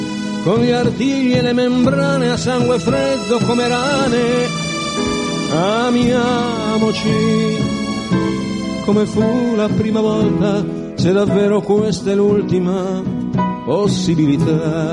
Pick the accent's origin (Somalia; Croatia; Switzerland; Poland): Croatia; Istria County; born there; Io sono nato in una piccola città di provincia, in Istria